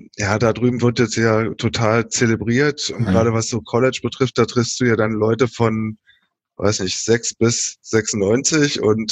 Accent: Berlin, Germany; Ich bin aus Berlin.

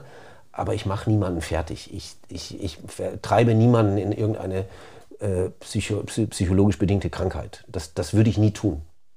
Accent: Osnabrück, Lower Saxony, Germany; Ich bin halt in Osnabrück groß geworden, aufgewachsen und hatte immer schon Bezug zu diesem Verein.

